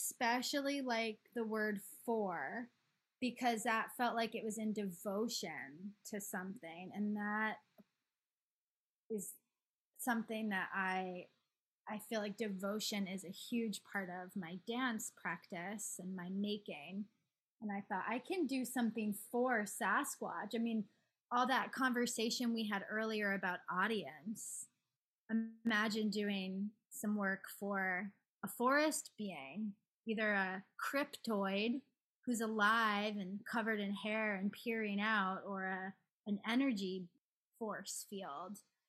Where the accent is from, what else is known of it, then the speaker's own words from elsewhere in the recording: Maine, United States; now in Baltimore, United States; here I am, I'm from Maine and I'm okay here in Baltimore.